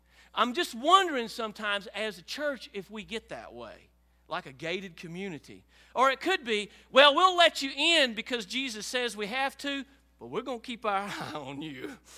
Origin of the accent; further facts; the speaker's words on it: Rosebud, United States; growing up in Rosebud, when I moved to Oklahoma City area to go to college, the mid-80s